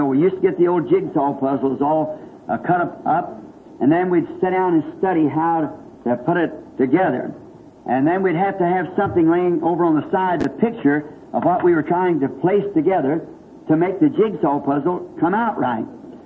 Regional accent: the South, United States; But I'm just a Southerner and kind of slow, you know, and I can't think of it so fast.

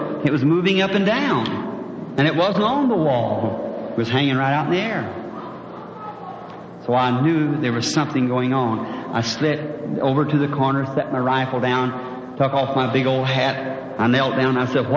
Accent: Kentucky, United States; born there; I was born in Kentucky.

